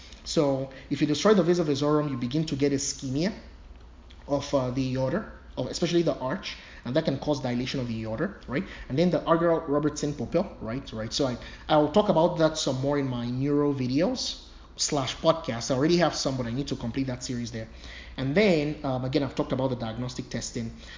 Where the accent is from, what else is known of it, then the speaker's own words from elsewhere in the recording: Nigeria; I'm originally from Nigeria, so I'm African.